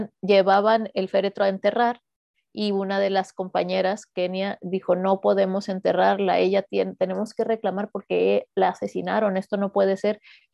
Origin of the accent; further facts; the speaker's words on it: Mexico; born there; yo también nací en México y así, ¿no?